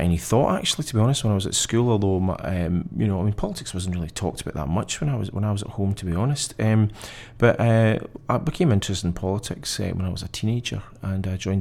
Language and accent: English; Glasgow, Scotland, United Kingdom; also born or lived in Paisley; Well, I was born in Paisley in 1961, mainly because the maternity hospitals in Glasgow were full at the time. And then I lived till I was eight in Kelvin Grove and grew up in Govan and stayed there until I was in my 30s, in fact.